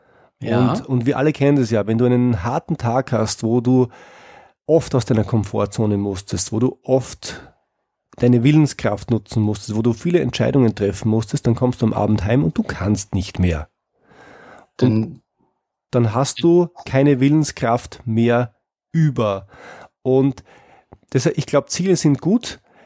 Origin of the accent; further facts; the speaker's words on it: Austria; Als Österreicher kann ich da was beisteuern.